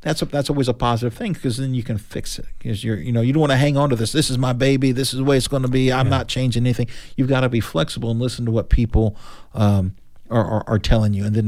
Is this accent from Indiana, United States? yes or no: yes; Knightstown, Indiana, United States; I grew up in Knightstown, Indiana. That's in southeast Henry County